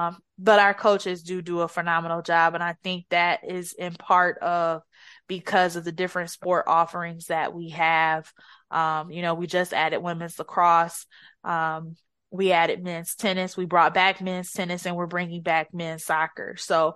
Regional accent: Detroit, Michigan, United States; No, I'm from Detroit. I'm from the city, born and raised in the city.

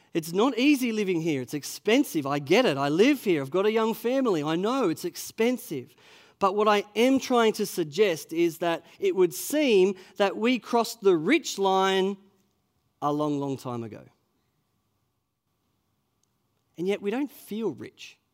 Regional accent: Australia; I think many of us might say, we're not rich. We're just Aussie battlers, just trying to make our way in life.

